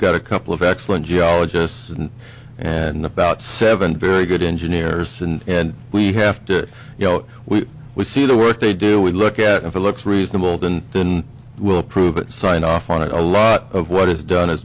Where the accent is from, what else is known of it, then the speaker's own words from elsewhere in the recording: Rocky Mountains, United States; I come from the Rocky Mountains where you have hundreds of little mom-and-pop operators that you're always having to watch.